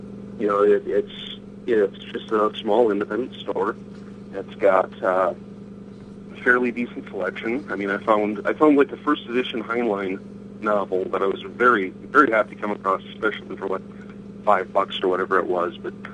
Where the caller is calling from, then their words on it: Cedar Rapids, Iowa, United States; Cedar Rapids, Iowa.